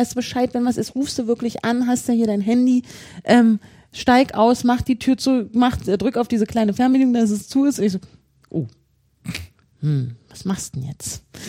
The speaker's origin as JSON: {"language": "German", "region": "Brandenburg", "country": "Germany", "said": "ich komme also aus Nordwest Brandenburg."}